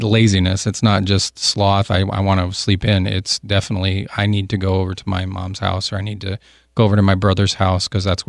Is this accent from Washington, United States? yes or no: no; Illinois, United States; You know, where I grew up in the Quad City area in northern Illinois, northwestern Illinois.